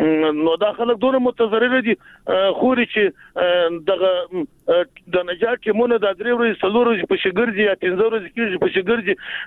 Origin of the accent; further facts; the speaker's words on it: Jowzjan, Afghanistan; موږ خو د جوزجان د ولایت یو